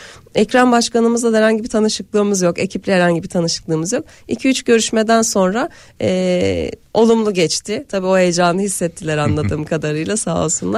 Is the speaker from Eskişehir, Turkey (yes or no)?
yes; Eskişehir, Turkey; born there; now in Istanbul, Turkey; Eskişehir doğumluyum. Ben 99 senesinde İstanbul'a geldim.